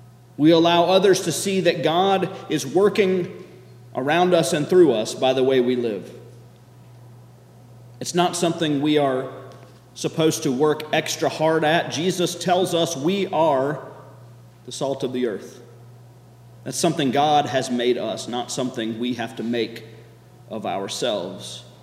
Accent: the South, United States; And that is one place in which being a Southerner is a real advantage, because we have a special word for second person plural pronoun. Y'all.

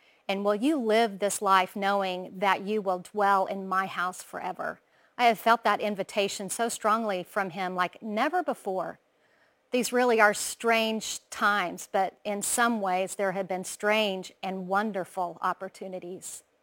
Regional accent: Oklahoma, United States; I have 4 grown sons. I'm from Oklahoma.

